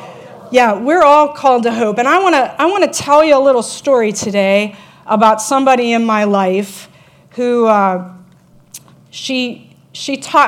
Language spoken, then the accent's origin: English; Youngstown, Ohio, United States; I'm from Youngstown area.